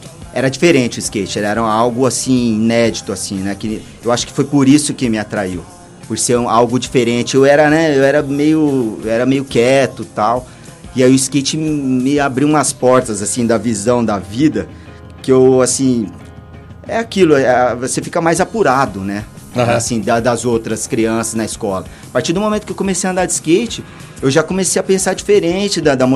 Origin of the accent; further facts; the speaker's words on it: São Paulo, Brazil; also born or lived in Rio de Janeiro; Porque eu morei em São Paulo, né? Eu nasci em São Paulo, aqui em São Paulo. Aí eu fui pro Rio bem, bem novo. Fiquei até os 5 anos lá no Rio.